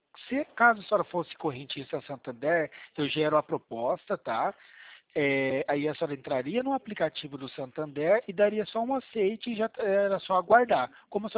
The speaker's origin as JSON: {"language": "Portuguese", "town": "Campo Grande", "region": "Mato Grosso do Sul", "country": "Brazil", "said": "vai aparecer 067, que eu sou de Campo Grande, tá?"}